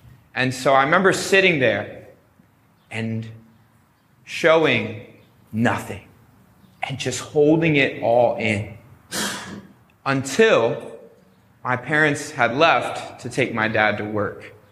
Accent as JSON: {"language": "English", "town": "Harrisburg", "region": "Pennsylvania", "country": "United States", "tie": "born or raised there", "said": "There is a, in my hometown of Harrisburg, there's an amusement park called Hershey Park."}